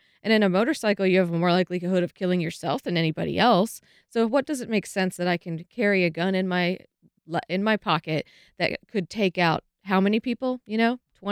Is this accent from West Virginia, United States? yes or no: yes; West Virginia, United States; And I grew up around guns. I'm from West Virginia. My parents are gun owners.